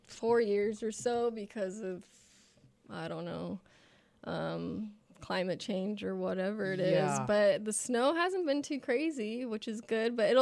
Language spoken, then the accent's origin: English; Bakersfield, California, United States; I'm from Bakersfield, but I have a place in New York, but I've been back and forth more.